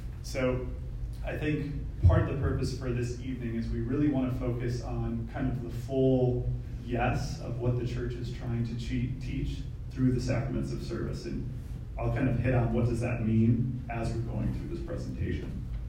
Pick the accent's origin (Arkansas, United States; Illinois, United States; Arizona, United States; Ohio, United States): Illinois, United States; Chicago; now in Atlanta, United States; So I'm originally from Chicagoland area, so just to give you a little bit of an introduction about myself. So I grew up in Chicago, was a cradle Catholic, fourth generation Highland Park, North Suburbs.